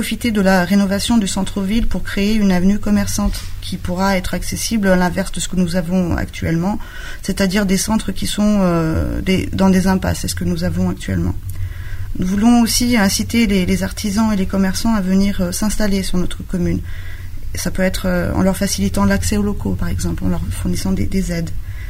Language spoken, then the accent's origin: French; Villefontaine, Auvergne-Rhône-Alpes, France; quand on se présente à l'extérieur dans d'autres communes et on dit qu'on est de Villefontaine